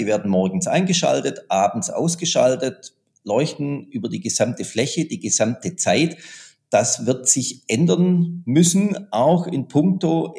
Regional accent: Baden-Württemberg, Germany; man hört es am Dialekt schon so ein kleines bisschen. Ich komme aus den Südstaaten, aus Baden-Württemberg.

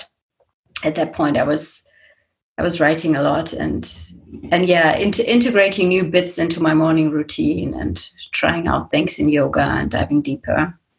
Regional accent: Germany; English is a second language; So I got back from New Zealand with one of these repatriation flights by the German government. And then I was sitting there in my hometown in a house all to myself.

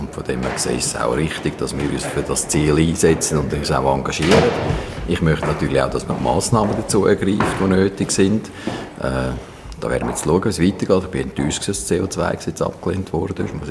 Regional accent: Glarus, Switzerland; als Glarner möchte ich

